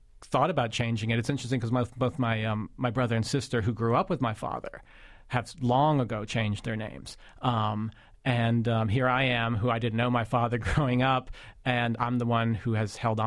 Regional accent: Pittsburgh, Pennsylvania, United States; also born or lived in Brooklyn; I was born in Brooklyn. We moved to Pittsburgh. We moved around in Pittsburgh, neighborhood to neighborhood. So it was very hard for me to feel like I had roots anywhere.

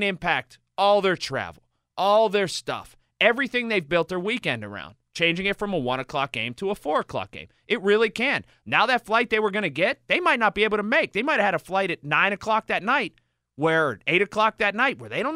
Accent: Sharpsburg, Pennsylvania, United States; now in Hampton, United States; where I grew up in Sharpsburg, now where I live in Hampton.

